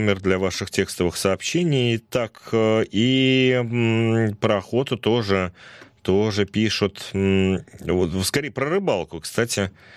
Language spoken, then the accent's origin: Russian; Moscow, Russia; и вы москвич, и я москвич, и я всю жизнь прожил в Москве